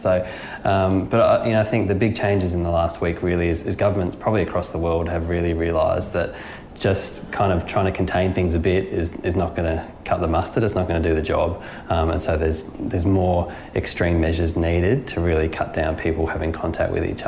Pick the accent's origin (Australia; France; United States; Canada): Australia; Gold Coast, Queensland; also born or lived in New Zealand; I'm originally a Kiwi from New Zealand, but moved over here a very long time ago. Grew up on the Gold Coast and I've been all around Queensland living and working in various times.